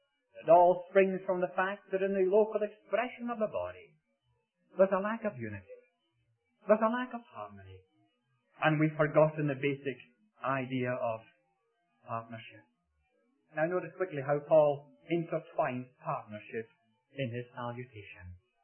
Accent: Glasgow, Scotland, United Kingdom; also born or lived in Gourock; I come from Gourock. Over in Glasgow, where I was born

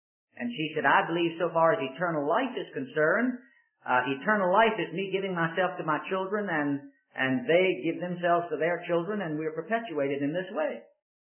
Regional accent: Richmond, Virginia, United States; At one time in my hometown of Richmond, Virginia, I said this to the glory of God

